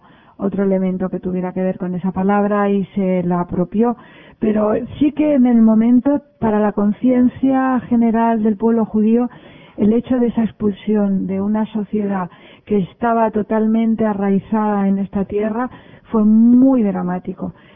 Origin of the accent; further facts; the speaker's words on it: Morocco; Yo vengo del norte de Marruecos.